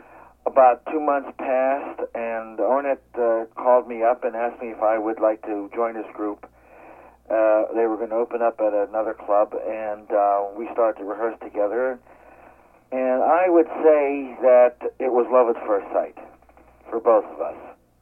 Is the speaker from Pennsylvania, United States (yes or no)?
yes; Pittsburgh, Pennsylvania, United States; now in New York, United States; I was born and raised in Pittsburgh, you see, and I graduated from Carnegie Institute there with the bachelor's.